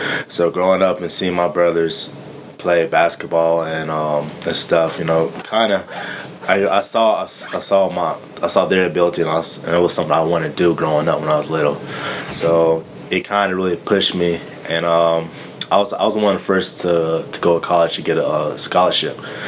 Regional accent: Jacksonville, Florida, United States; also born or lived in Rome, New York / Green Cove Springs, Florida; So, actually, I was born in Rome, New York, but I can't reclaim New York because I was on there for 6 months. So, you know, so I pretty much tell everybody from Jacksonville.

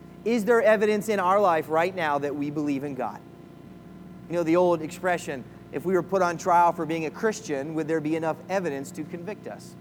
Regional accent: Philadelphia, Pennsylvania, United States; I'm a Philly guy. I'm from Philly.

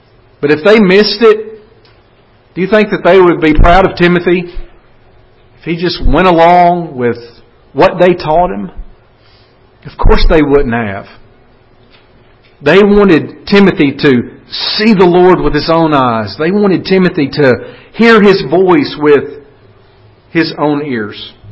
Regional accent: the South, United States; accent: Southern; I never knew that I had a Southern accent until I came to Washington, D.C. for the first time.

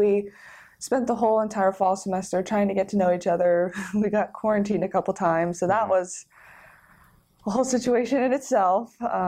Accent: Berthoud, Colorado, United States; So I'm from Colorado. I'm from a really small town called Berthoud, Colorado. And from being from Colorado, I would always do outdoor activities such as hiking, going to lakes.

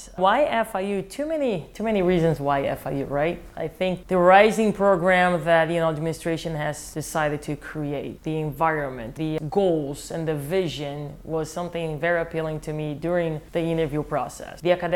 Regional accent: Brazil; also born or lived in North Dakota, United States; Miami, South Florida, and where I grew up in Brazil is similar. The weather, the people, the culture, the food, and etc.

